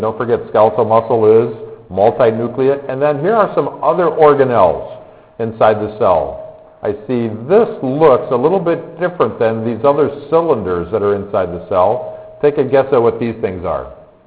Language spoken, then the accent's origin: English; Chicago, Illinois, United States; well, I grew up in Chicago that had a lot of snowstorms.